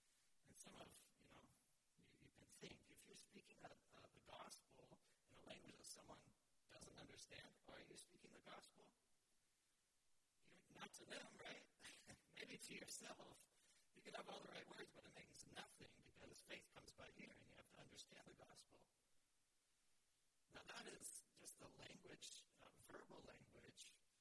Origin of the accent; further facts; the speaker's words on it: United States; I think about, you know, just being an American, we really pride ourselves on our freedoms, right?